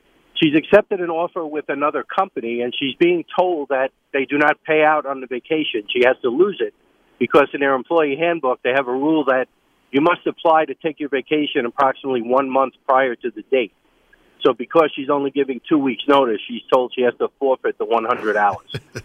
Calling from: LaGrangeville, New York, United States; Good morning, LaGrangeville, New York, in Hudson Valley.

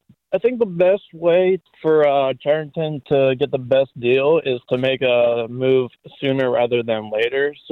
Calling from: Robinson, Pennsylvania, United States; Robinson.

